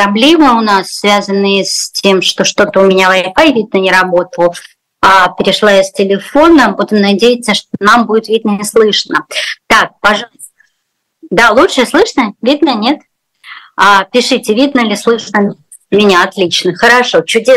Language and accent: Russian; Rostov-on-Don, Rostov Oblast, Russia; я росла в Ростове ветер в ноябре пронизывающий